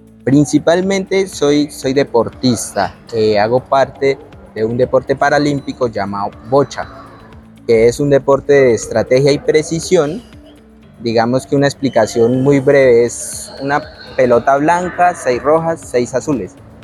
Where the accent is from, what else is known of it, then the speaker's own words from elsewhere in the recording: Boyacá, Colombia; yo soy boyacense y soy del campo. Mi familia como tal son campesinos. El lugar donde estudio o estudié la secundaria se llama Floresta. Es un pueblo muy pequeñito.